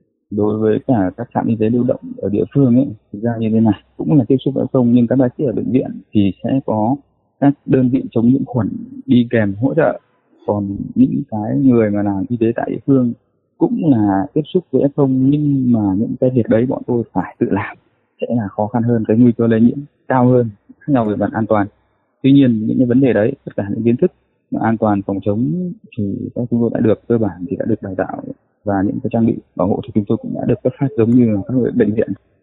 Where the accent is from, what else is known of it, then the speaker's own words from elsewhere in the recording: Northern Vietnam, Vietnam; Chúng tôi thì là người miền Bắc, và các cái vấn đề là vào trong Nam thì sẽ có một chút khác nhau về các cái văn hóa